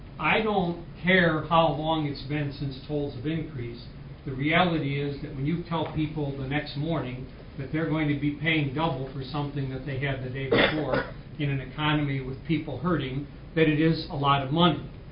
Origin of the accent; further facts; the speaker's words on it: United States; I come from Lake County.